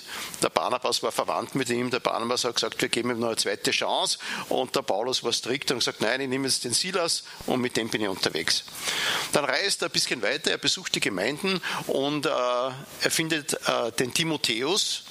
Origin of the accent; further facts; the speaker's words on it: Linz, Upper Austria, Austria; now in Vienna, Austria; komme gebürtig aus Linz, wo ich 14 Jahre auch als Pastor tätig war und bin beruflich dann später nach Wien und in Wien geblieben.